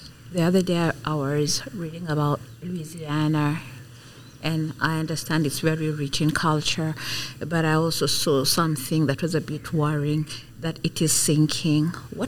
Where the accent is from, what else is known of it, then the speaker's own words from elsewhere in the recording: Kenya; And like when I was growing up in Kenya, I remember that you could not cut a tree without a government permit.